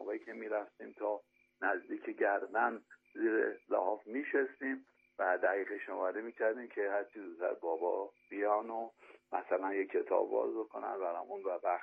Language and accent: Persian; Iran; مردم شریف و عزیز و صمیمی و دوست داشتنی وطنم ایران عزیز